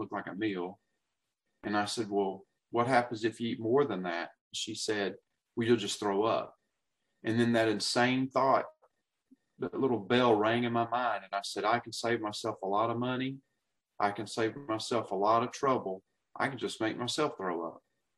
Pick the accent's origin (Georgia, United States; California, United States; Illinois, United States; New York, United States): Georgia, United States; Atlanta; from Atlanta.